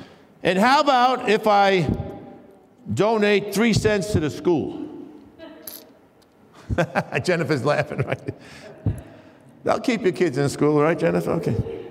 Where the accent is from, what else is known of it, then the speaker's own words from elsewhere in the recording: Queens, New York, United States; from Queens. You heard of … from Queens, you know?